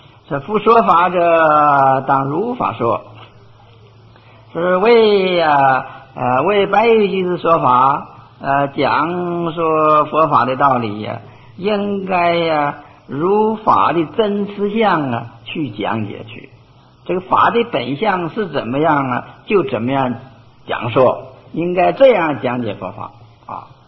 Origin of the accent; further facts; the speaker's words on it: China; 我们中国人呢、啊，这个汉人里边呢、啊，通常我们没有研究这件事